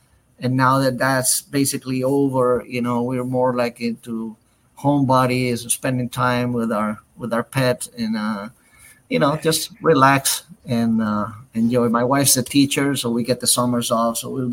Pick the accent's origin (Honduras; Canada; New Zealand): Honduras; English is a second language; now in United States; I'm a Santa Fe kid. You know, I came from Honduras and barely knew English. So I went to community college, you know, to learn English